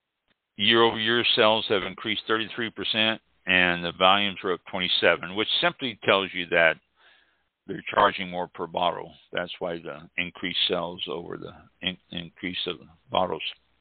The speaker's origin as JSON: {"language": "English", "town": "Kansas City", "region": "Missouri", "country": "United States", "tie": "born or raised there", "said": "based in Kansas City, Missouri. Yay, that's my hometown."}